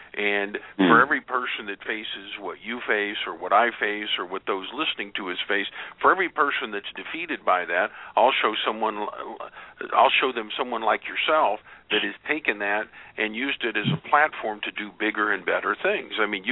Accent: Oklahoma, United States; Yes, I grew up here in Oklahoma

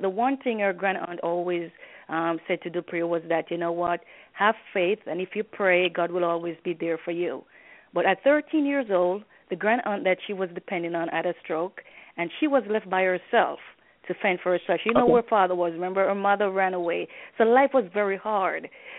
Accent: Jamaica; moved away as an adult; now in New York, United States; I was born and raised in Jamaica, West Indies, and I migrated to the U.S. Approximately over 16 years ago. I currently reside in New York

